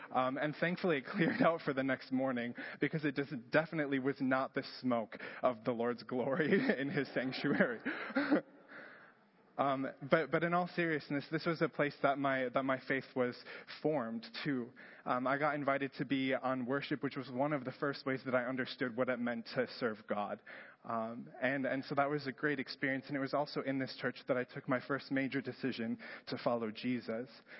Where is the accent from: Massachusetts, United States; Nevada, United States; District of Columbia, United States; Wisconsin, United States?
Wisconsin, United States; Marshfield; I grew up here in Marshfield and going to this church.